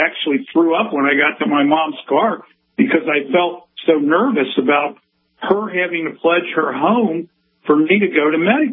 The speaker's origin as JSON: {"language": "English", "region": "Ohio", "country": "United States", "tie": "born or raised there", "said": "I grew up in Ohio, and I went to medical school in Ohio."}